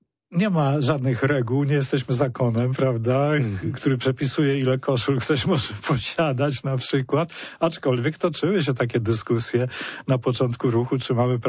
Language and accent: Polish; Gdańsk, Pomeranian Voivodeship, Poland; na przykład w Gdańsku, bo ja jestem gdańszczaninem